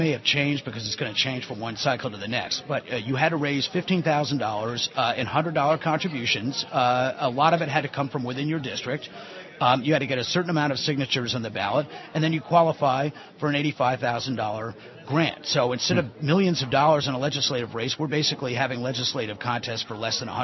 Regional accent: Connecticut, United States; in my home state of Connecticut has been a home run.

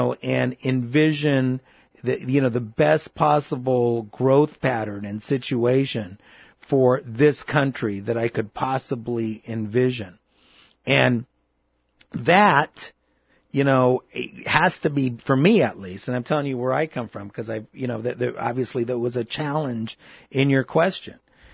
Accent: United States; I'm an American. You know, I was born here. I love this country. I'm an American of Mexican heritage.

